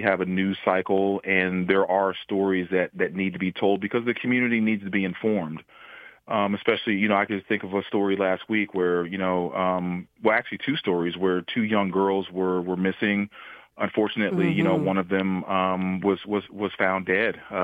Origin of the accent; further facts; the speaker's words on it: College Station, Texas, United States; also born or lived in Bryan; I grew up in Bryan College Station, as I mentioned, but we used to get Houston stations